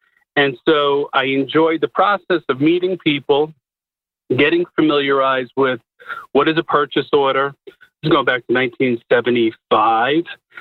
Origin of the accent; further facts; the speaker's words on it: Bronx, New York, United States; I was born and raised in the Bronx in the 1970s, hard scrabble environment, lost my father at the age of 5